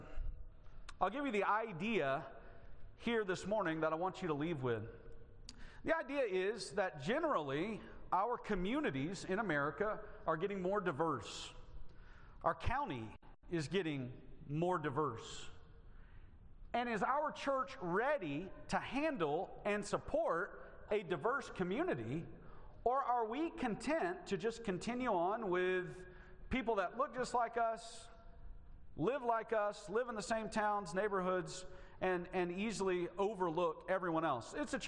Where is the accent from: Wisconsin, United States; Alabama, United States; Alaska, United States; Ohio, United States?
Alabama, United States; We're raised in the South. I was raised in Alabama, which is a worse version of Georgia, which is a better version of Mississippi.